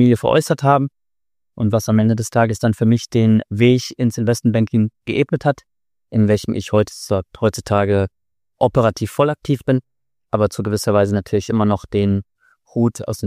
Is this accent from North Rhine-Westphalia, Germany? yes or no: yes; Essen, North Rhine-Westphalia, Germany; Essen, meine Heimat.